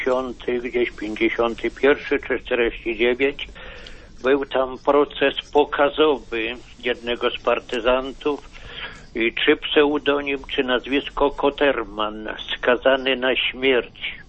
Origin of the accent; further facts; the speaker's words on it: Podlaskie Voivodeship, Poland; now in Wyszyna, Poland; bo moje strony rodzinne to Podlasie i takie fakty, okolice Siemiatycz